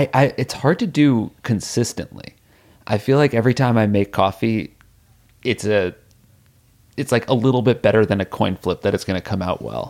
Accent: New Haven, Connecticut, United States; And it is kind of a Connecticut thing, but like where we grew up in New Haven, you're a little bit, I felt more aligned with New York City than Boston

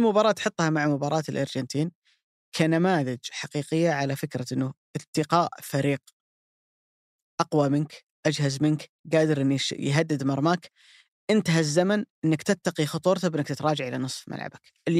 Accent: Saudi Arabia

